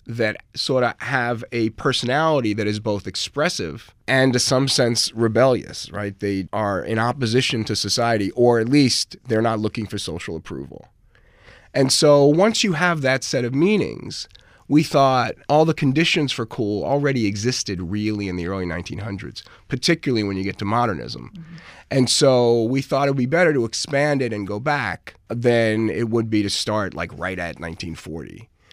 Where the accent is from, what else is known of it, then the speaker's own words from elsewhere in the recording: Brooklyn, New York, United States; I grew up in Brooklyn, New York in the 70s